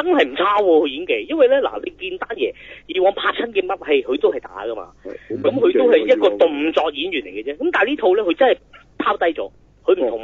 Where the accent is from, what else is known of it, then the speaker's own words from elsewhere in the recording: Chaozhou, Guangdong, China; 我哋潮州人就當年佢做得幾型嘅